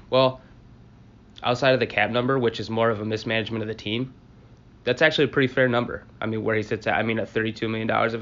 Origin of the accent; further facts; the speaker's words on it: Michigan, United States; A little bit of a Detroit talk on all of them because we are from Michigan.